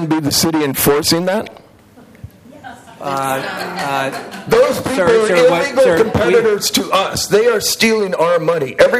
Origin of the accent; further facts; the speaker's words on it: Portland, Oregon, United States; I was born in Portland, and I've lived in Northwest Portland basically my whole life.